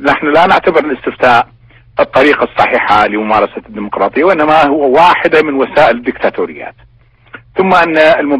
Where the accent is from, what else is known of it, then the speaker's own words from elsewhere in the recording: Iraq; هذا احنا من وجهة نظرنا كعراقيين كمواطنين يهمنا مصير بلدنا